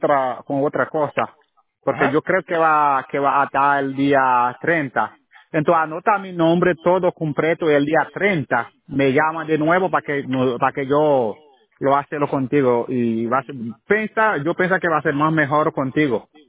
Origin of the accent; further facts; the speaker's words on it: Haiti; Spanish is a second language; Bueno, yo falo portugués también, pero yo soy de Haití.